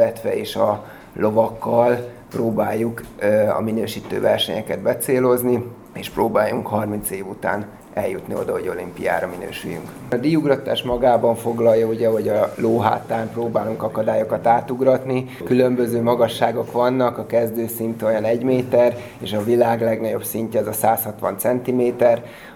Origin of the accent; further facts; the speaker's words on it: Debrecen, Hajdú-Bihar, Hungary; born there; debreceni születésű vagyok, így nagy öröm számomra, hogy végre itthon Debrecenbe sportolhatok